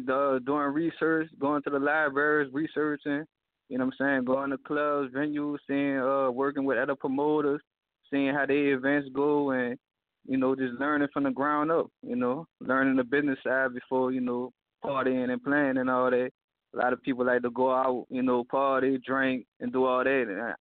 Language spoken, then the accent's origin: English; New Orleans, Louisiana, United States; Man, I'm a promoter from New Orleans.